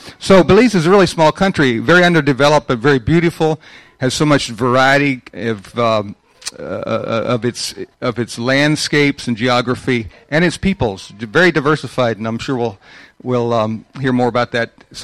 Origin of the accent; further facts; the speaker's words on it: Ohio, United States; it's where I met my wife from Lancaster. I was from Ohio. She's from here.